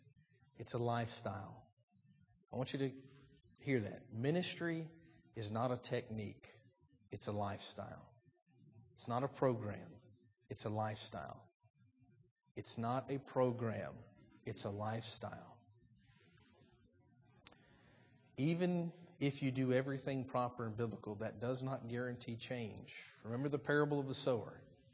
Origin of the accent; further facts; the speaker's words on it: the South, United States; I come from the South.